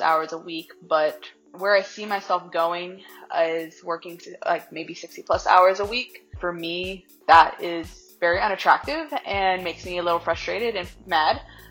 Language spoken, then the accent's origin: English; Dallas, Texas, United States; I am from Dallas, Texas.